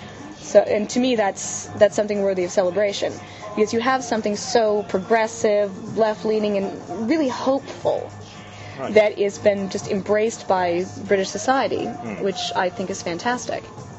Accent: United States; I come from the United States. Sorry about all the global crises, by the way. That's totally our bad. Anyway, I come from the States where science fiction generally is marginalized.

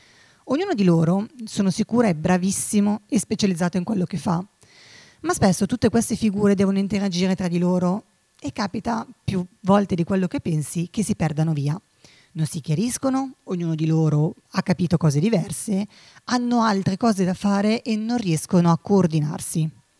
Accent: Como, Lombardy, Italy; now in Milan, Italy; Sono originaria di Como, ma da oltre 15 anni vivo a Milano

